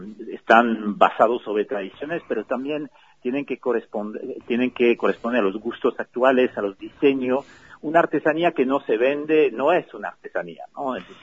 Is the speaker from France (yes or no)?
yes; France; Spanish is a second language; Sí, soy francés.